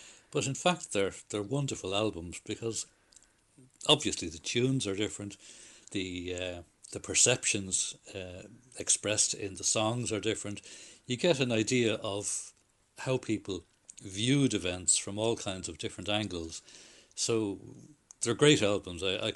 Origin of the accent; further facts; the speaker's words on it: Ireland; being Irish